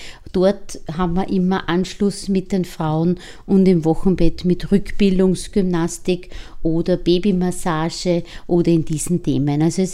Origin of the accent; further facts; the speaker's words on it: Upper Austria, Austria; weil ich bin aus dem Mühviertel, ganz tief im Mühviertel, bei uns war Hausgeburt in die 70er Jahre, ich bin 72 geboren, noch ganz üblich.